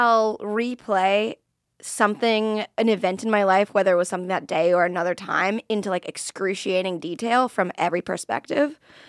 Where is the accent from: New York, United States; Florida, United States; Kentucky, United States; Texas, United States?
Florida, United States; I'm from Florida, and that's how we did it.